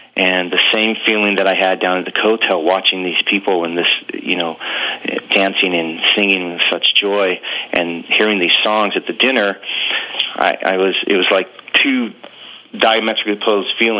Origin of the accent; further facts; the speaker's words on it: Albuquerque, New Mexico, United States; growing up in Albuquerque, it wasn't the best environment for it.